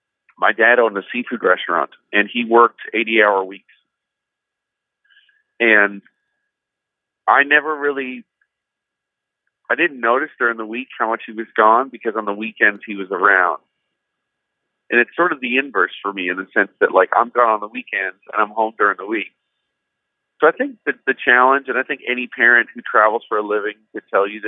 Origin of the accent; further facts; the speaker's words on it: the South, United States; And I think that growing up in the South, a lot of other Christian artists and musicians just were never exposed to Catholicism.